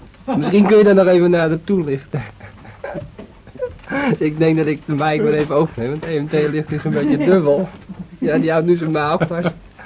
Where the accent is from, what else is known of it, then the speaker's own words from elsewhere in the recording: Netherlands; Van huis uit, ja, kom ik hier vandaan waar ik nu zit.